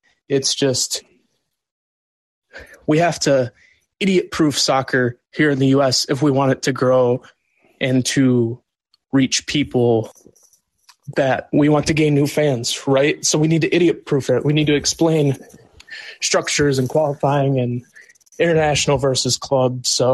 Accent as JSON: {"language": "English", "town": "Grand Rapids", "region": "Michigan", "country": "United States", "said": "Also from colorful Grand Rapids, Michigan."}